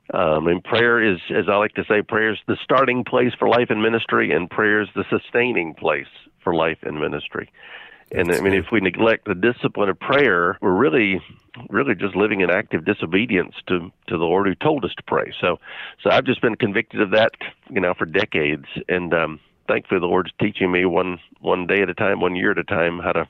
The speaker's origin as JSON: {"language": "English", "region": "North Carolina", "country": "United States", "tie": "born or raised there", "said": "virtually all that time has been spent in North Carolina, but it's my home state and love it here."}